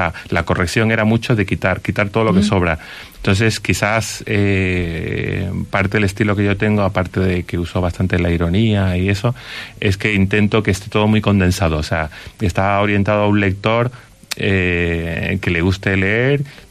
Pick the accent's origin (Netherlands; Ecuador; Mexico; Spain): Spain; León, Castile and León; Yo llevo muchos años aquí viviendo en León. Yo me considero leonés